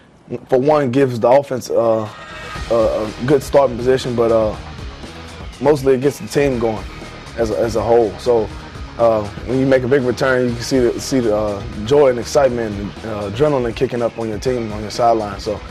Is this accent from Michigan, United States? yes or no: no; Virginia, United States; I'm from Virginia, so, not as big as New York.